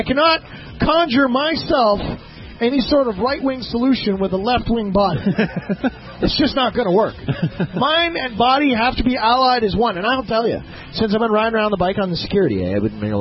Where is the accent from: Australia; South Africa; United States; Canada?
Canada; Saskatchewan; Anyways, I'm from Saskatchewan, and I'm completely blind.